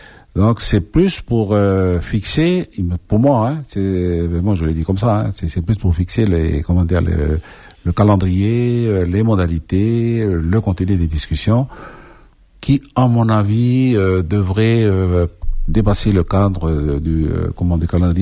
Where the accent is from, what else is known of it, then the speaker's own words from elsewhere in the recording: New Caledonia; quand je vois tout ce qui se passe là, ici, chez nous, en Nouvelle-Calédonie